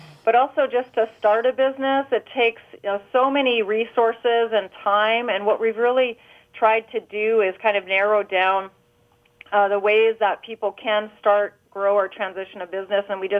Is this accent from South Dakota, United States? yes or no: yes; South Dakota, United States; to be able to continue to serve with the Small Business Administration here in my home state is just, you know, it's a dream come true. So I'm very excited to bring skill set back to South Dakota